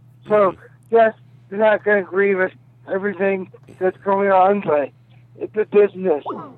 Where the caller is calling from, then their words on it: Texas, United States; from Texas.